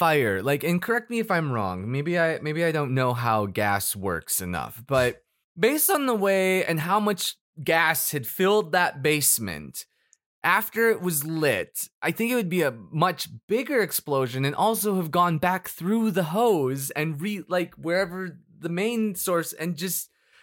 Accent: Minnesota, United States; I mean, I grew up in Minnesota, so we were against Brett all

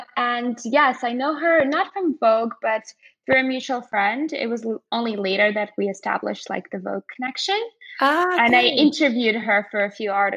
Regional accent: Saint Petersburg, Russia; So basically I grew up in Russia in St. Petersburg.

